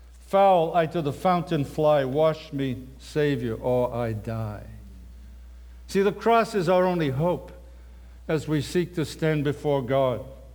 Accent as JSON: {"language": "English", "region": "England", "country": "United Kingdom", "said": "Okay, I'm an Englishman, all right?"}